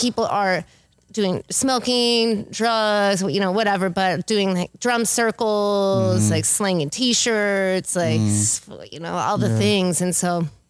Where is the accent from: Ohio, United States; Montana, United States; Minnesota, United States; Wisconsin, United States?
Wisconsin, United States; I'm originally from Wisconsin.